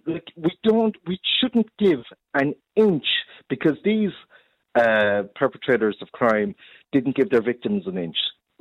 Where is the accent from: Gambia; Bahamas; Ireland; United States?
Ireland; Garryowen, Munster; no matter where I go in the world, I say, I'm from Garryowen, which is a housing estate. I love it. I'm still here no matter what